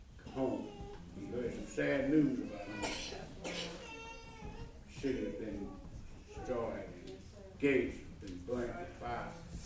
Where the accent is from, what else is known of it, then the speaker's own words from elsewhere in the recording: Philadelphia, Pennsylvania, United States; We don't want to tell folk up the state that we came from Philadelphia. We want to name Jacksonville. Orlando. I tried that for a while.